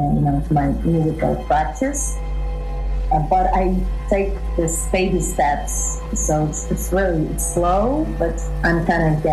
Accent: Donetsk, Donetsk Oblast, Ukraine; now in Kyiv, Ukraine; I'm a musician from Kiev, Ukraine, originally from Donetsk.

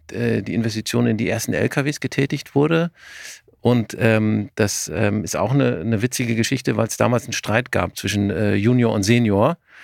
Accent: North Rhine-Westphalia, Germany; Bin 46 Jahre alt mittlerweile, komme gebürtig aus dem Münsterland, wo ich mit meiner Familie, drei Kindern, zwei Hunden lebe.

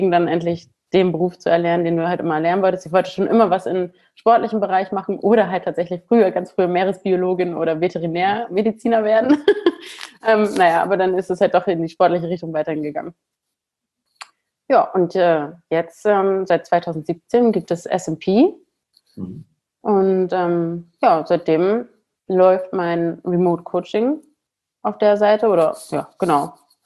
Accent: Wilhelmshaven, Lower Saxony, Germany; Also ich bin 35 Jahre alt. Ja, komme gebürtig aus Wilhelmshaven.

